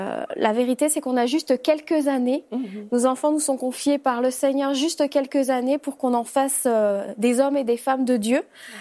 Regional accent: Orchies, Hauts-de-France, France; born there; Je suis née dans une petite ville qui s'appelle Orchy, où on fabrique de la chicorée qui est exportée

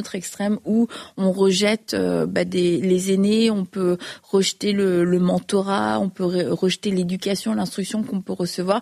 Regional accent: Obedjiwan, Quebec, Canada; je suis originaire d'Obedjiwan et j'ai assisté à la conférence Guérison et Réveil. Obedjiwan est une réserve au Québec.

